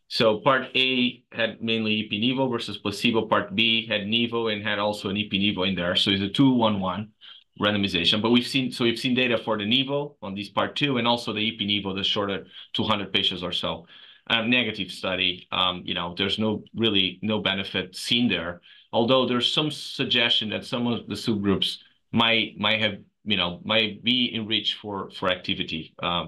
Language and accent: English; Lisbon, Portugal; now in Cleveland, United States; So trained, born and raised in Lisbon, Portugal. And, my adventure in U.S. started, almost a decade ago. And so I live in Cleveland